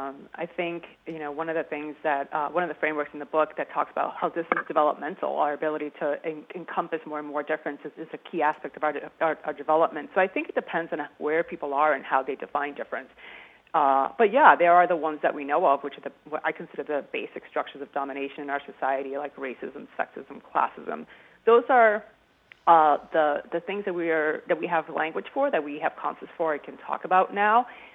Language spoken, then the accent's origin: English; Boston, Massachusetts, United States; I grew up in Roxbury, which is a historically black neighborhood. And, you know, Boston's a pretty segregated city.